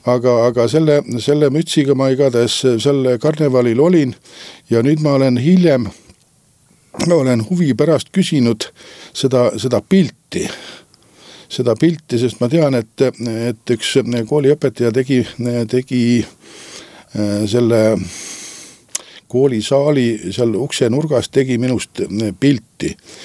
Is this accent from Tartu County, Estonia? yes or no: no; Saare County, Estonia; Olen rahvuselt saarlane